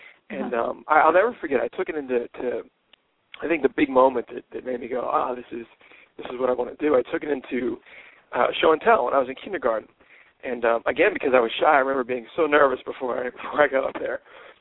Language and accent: English; Pittsburgh, Pennsylvania, United States; now in Los Angeles, United States; I'm from Pittsburgh.